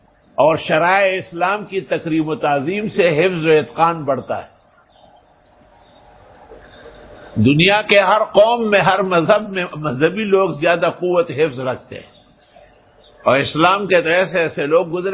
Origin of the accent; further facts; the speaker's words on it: Jahangira, Khyber Pakhtunkhwa, Pakistan; ہمارا اپنا گاؤں جہانگیر دریا کے کنارے آباد.